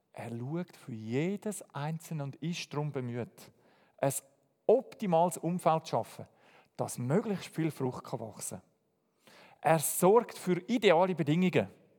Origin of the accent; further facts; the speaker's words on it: Zurich, Switzerland; ich bin ein Städter, ich bin in Zürich aufgewachsen